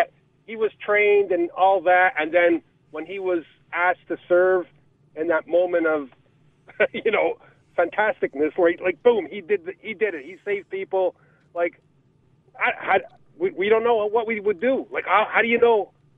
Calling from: Canada; I mean, I'm calling from Canada

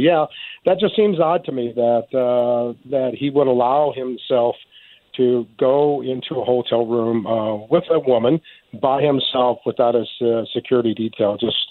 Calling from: Colorado, United States; I'm calling you from Colorado tonight.

